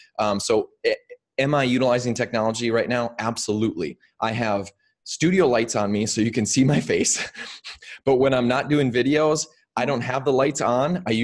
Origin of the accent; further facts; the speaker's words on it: Minnesota, United States; it was a 2-hour drive from where I grew up in Minnesota